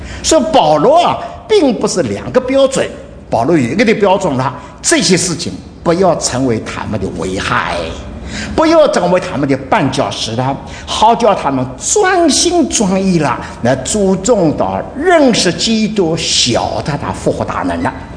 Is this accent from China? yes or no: yes; China; 那这是我们中国人中间呢已经说看见很清楚了